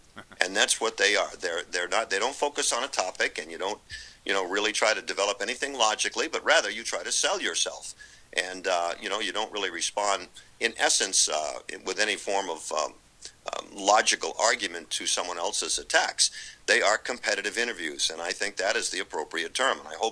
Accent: Killeen, Texas, United States; also born or lived in Germany; now in Massachusetts, United States; I moved up to Massachusetts from Texas. I went to high school down in Killeen my first 3 years, then moved to Gloucester my senior year.

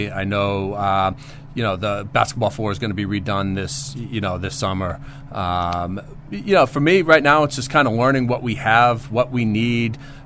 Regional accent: Peabody, Massachusetts, United States; that were always kind of benchmarks for us as athletes at Peabody High. And just the NEC is always, growing up in the North Shore, the NEC, the rivalries that existed in the NEC

